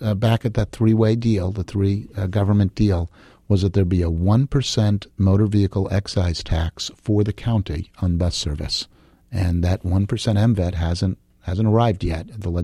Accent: East Coast, United States; you know, I'm from the East Coast, so I was talking with my hands

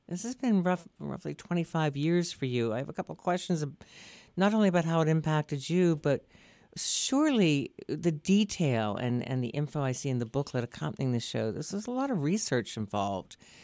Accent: Pittsburgh, Pennsylvania, United States; I'm originally from Pittsburgh, actually. I come from a mill town, steel country.

